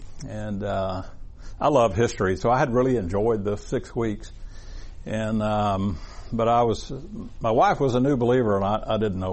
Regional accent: Texas, United States; I'm native Texan through and through.

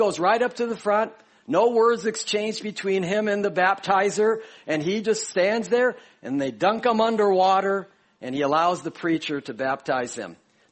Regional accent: Chicago, Illinois, United States; I'm from Chicago, so this is difficult.

